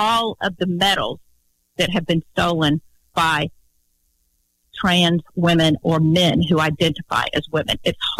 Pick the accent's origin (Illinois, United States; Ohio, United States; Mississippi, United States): Mississippi, United States; Ocean Springs; I know in my hometown of Ocean Springs, Mississippi